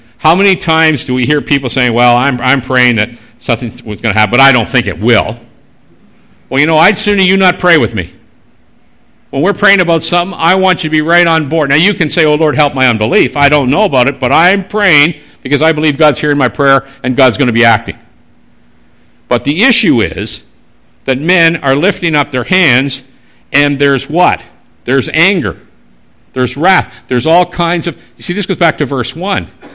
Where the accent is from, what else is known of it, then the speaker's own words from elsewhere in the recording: Northern Ireland, United Kingdom; I'm Northern Irish.